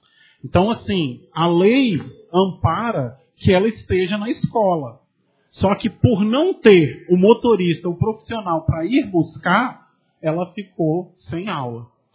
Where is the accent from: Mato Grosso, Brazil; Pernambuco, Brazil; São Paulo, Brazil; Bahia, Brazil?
Mato Grosso, Brazil; Santo Afonso; moved away as an adult; Eu saí de Santo Afonso quando eu tinha 19 anos, hoje eu tenho 34, mas eu me sinto sim pertencente àquela comunidade